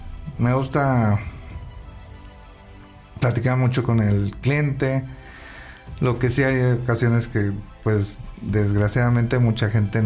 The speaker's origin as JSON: {"language": "Spanish", "town": "Cuernavaca", "region": "Morelos", "country": "Mexico", "tie": "born or raised there", "said": "Aquí en Cuernavaca, Morelos."}